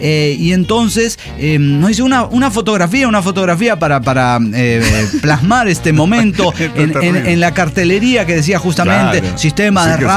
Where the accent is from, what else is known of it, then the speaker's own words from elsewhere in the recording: Chiapas, Mexico; Soy de Chiapas, México.